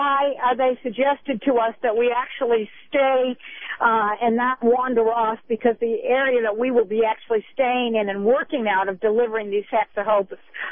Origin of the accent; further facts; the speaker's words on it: Ohio, United States; I'm from Ohio.